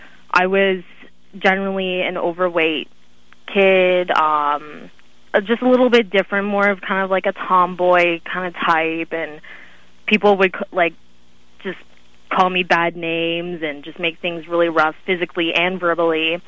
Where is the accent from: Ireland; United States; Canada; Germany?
Canada; Markham, Ontario; I'm 22 years old. I am from Markham, Ontario, which is just about 25 minutes north of Toronto